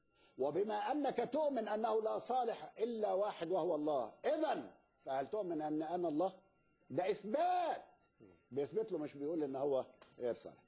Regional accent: Egypt; المثل بنقوله عندنا في مصر

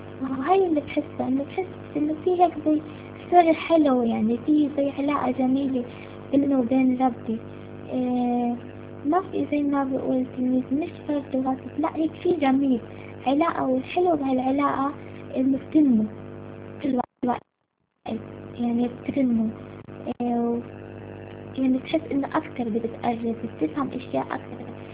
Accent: Palestine; وإحنا طبعا أنا فلسطينية، فإحنا عنا يعني خوف، عنا عقدة اسمها يهود، يعني وكوني يعني ببلد أوروبي،

